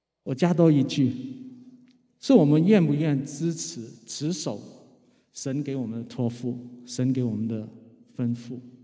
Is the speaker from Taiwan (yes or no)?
no; Guangzhou, Guangdong, China; now in North America; 因为我从小在国内教育长大，但是我从小又受香港 港台文化的熏陶啊，从小在啊，我在广州啊，从小就听啊粤语流行歌长大，看 TVB 的剧集啊。